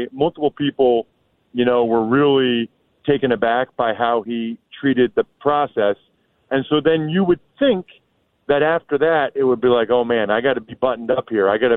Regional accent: Reading, Pennsylvania, United States; I grew up in Reading, an hour west of Philly, very similar to Akron, actually.

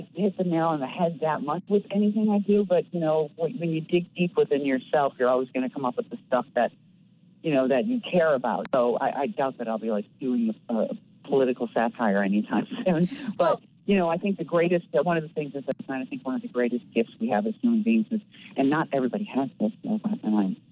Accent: Dolton, Illinois, United States; Yeah, I'm from Dalton, which is on the south side. And, you know, my family is all still here living in the city, and, you know, we're a couple of generations Chicagoans.

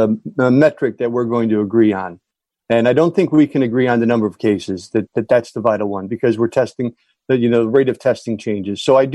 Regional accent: Illinois, United States; So I grew up in Kankakee County.

